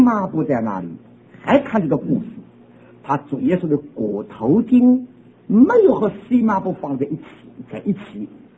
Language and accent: Chinese; New York, United States; 我是从纽约来的，纽约人还要苦